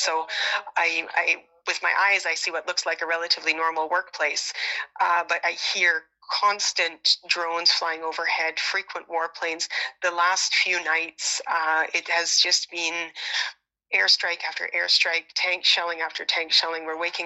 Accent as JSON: {"language": "English", "town": "Lanigan", "region": "Saskatchewan", "country": "Canada", "tie": "born or raised there", "said": "I'm an orthopedic surgeon, and I'm from Lanigan, Saskatchewan, born and raised in Saskatchewan. That's where I did my orthopedic training."}